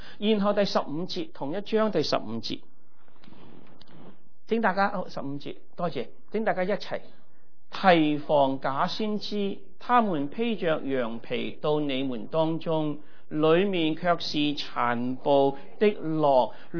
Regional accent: United States; 但我哋美国人啊，我哋以为狗啊，

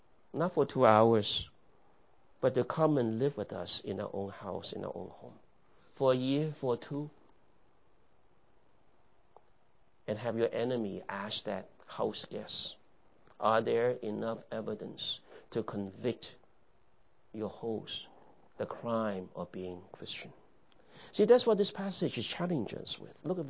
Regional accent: Missouri, United States; I'm from Missouri. Show me.

